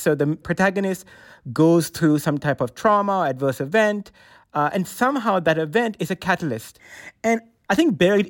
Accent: Sri Lanka; So when I was growing up in Sri Lanka, when I was a small boy

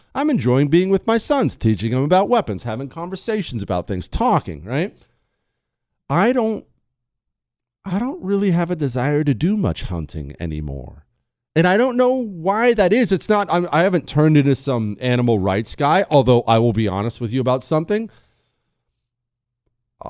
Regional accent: Steubenville, Ohio, United States; I was born and raised in Ohio Valley, 40 minutes south of Steubenville. That's where I was born, Steubenville, Ohio. Left for years, joined the Army. Wife and I came back, started a family.

